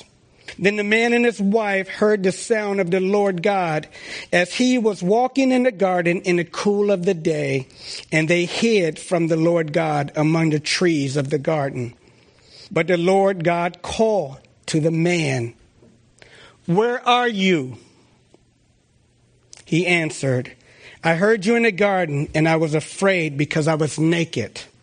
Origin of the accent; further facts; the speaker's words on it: Washington, District of Columbia, United States; They knew I'm from Washington, D.C.